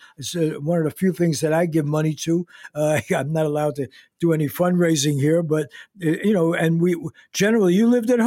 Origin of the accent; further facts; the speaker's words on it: Bronx, New York, United States; accent: Bronx; moved away; Usually my accent, even though I've been out of the Bronx for about a half century, comes back.